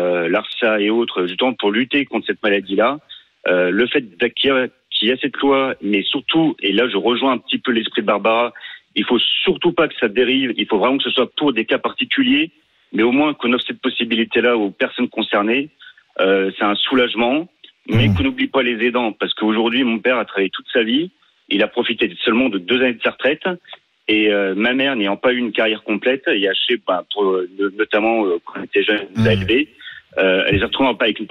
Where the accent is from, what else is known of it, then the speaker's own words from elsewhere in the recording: Bourgogne-Franche-Comté, France; je suis originaire de Saône-et-Loire, hein, comme Didier, du côté de entre Givry et Mercuray